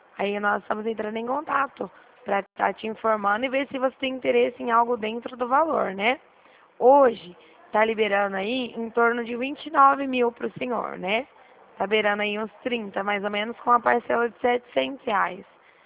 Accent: Dracena, São Paulo, Brazil; Eu sou de Dracena, não sei se o senhor conhece aqui. Dracena, perto de Presidente Prudente.

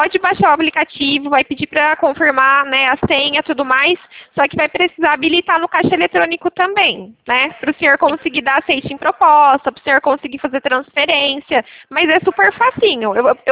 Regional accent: Santa Gertrudes, São Paulo, Brazil; accent: interior of São Paulo; É, o sotaque, interior de São Paulo. Já puxa o R, né?

